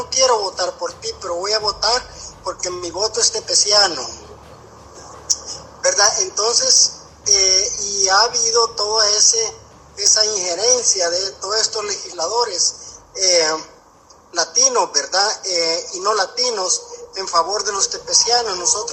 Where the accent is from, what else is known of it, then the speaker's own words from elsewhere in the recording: El Salvador; now in United States; nosotros, ya no hablando como ciudadanos salvadoreños, no, como ciudadanos norteamericanos